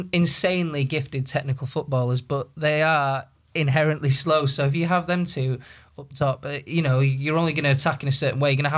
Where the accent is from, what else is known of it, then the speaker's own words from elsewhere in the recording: Manchester, North West England, United Kingdom; And I'm from Manchester, but his managerial merry-go-round, no one's immune.